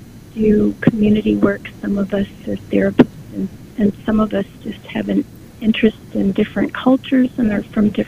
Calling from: Kendall Park, New Jersey, United States; I'm calling from the Princeton area, Kendall Park, New Jersey.

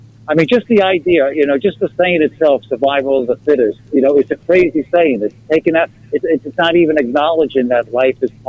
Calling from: New York, United States; Long Island.

